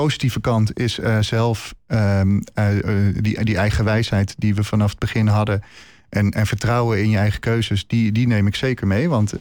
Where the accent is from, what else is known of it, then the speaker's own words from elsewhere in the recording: Hoofddorp, North Holland, Netherlands; now in Haarlem, Netherlands; Ik kom zelf uit Hoofddorp. Ik heb de eerste 24 jaar van mijn leven in Hoofddorp gewoond. Ik ben toen naar Haarlem verhuisd